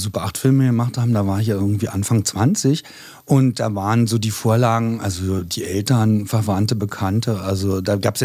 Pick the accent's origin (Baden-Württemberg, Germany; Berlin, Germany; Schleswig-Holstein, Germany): Berlin, Germany; Spandau; eigentlich komme ich ja aus Spandau